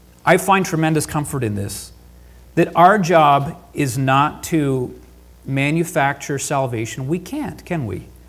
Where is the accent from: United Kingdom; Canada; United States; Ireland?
Canada; "Hey, you're not from around here. Where are you from?" I said, "Oh, I'm from Canada."